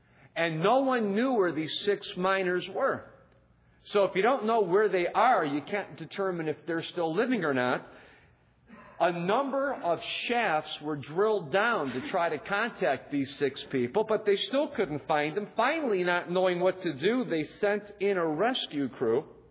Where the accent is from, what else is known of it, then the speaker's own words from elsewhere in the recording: Cleveland, Ohio, United States; I'm from the Cleveland area.